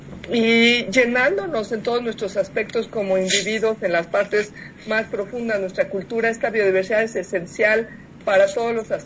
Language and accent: Spanish; Mexico; El maíz es un elemento de la biodiversidad central en nuestra identidad como mexicanos.